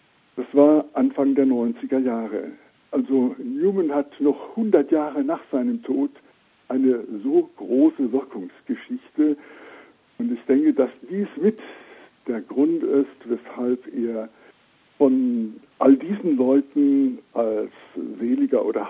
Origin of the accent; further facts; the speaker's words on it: Germany; aber da war ich eben als Deutscher in einer falschen Verfassung